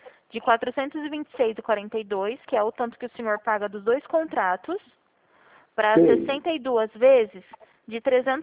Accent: Presidente Prudente, São Paulo, Brazil; eu sou de Prudente.

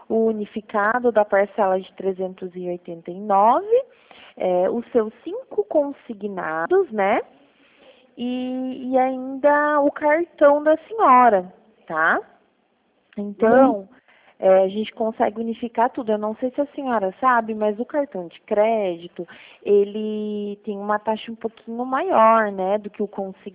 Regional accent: Paraná, Brazil; eu sou do Paraná, mas eu fico no escritório aqui em Toledo.

